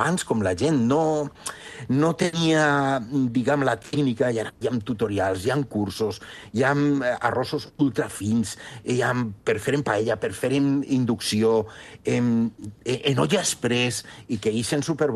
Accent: El Palmar, Valencian Community, Spain; Aquí s'ha menjat arròs tota la vida, tots els dies. Jo que m'he criat en el Palmar

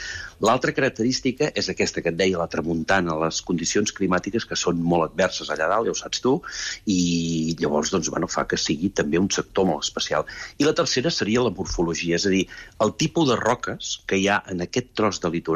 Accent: Girona, Catalonia, Spain; also born or lived in Llançà; jo sóc de Girona, sóc gironí, però tinc la sort que des de petit he estat a Llançà, on ja els avis hi tenien casa

